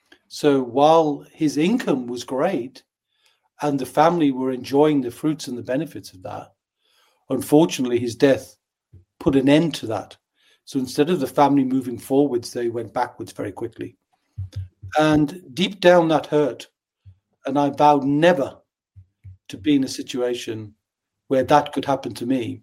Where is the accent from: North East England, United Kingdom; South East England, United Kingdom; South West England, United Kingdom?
North East England, United Kingdom; accent: Geordie with a soft touch of London; now in London, United Kingdom; bringing workers from the northeast of England, which is where I'm originally from. So my accent is not Irish. It's Geordie with a soft touch of London, where I've been for the last 30 years.